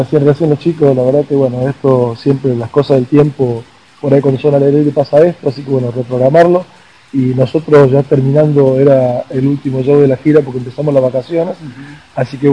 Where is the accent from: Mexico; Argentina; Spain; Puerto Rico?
Argentina; Jujuy; somos representantes de Jujuy, somos de Jujuy